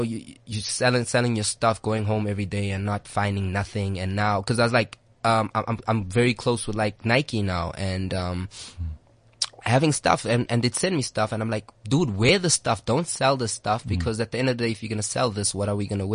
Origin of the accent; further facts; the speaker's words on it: Kliptown, Gauteng, South Africa; I grew up in Clip Town more with my mother. So, Cliptown, like you were saying, it's more tight-knit.